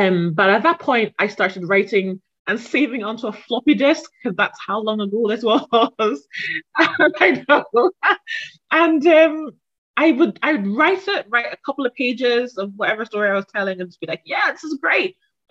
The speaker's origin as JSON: {"language": "English", "country": "Ghana", "tie": "born or raised there", "said": "And I was born in Ghana. So I spent my childhood in Ghana."}